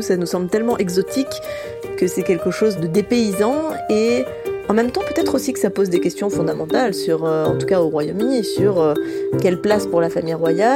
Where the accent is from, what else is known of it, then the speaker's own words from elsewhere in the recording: France; moi je pense qu'en tant que Française